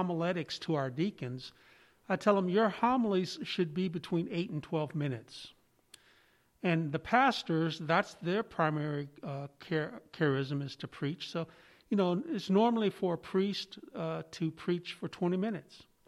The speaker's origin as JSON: {"language": "English", "town": "Oakland", "region": "California", "country": "United States", "tie": "born or raised there", "said": "I remember growing up in Oakland, we lived right across the street from the church. And As a matter of fact, our family, my grandparents helped start the church. And so as an African-American family, I had that tie to the community."}